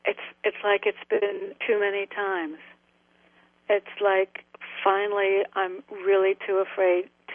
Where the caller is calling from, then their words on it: Connecticut, United States; I'm in Connecticut.